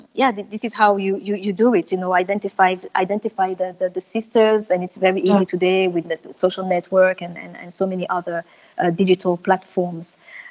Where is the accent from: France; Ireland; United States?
France; I wasn't born in Guinea. I wasn't raised in Guinea. I grew up in France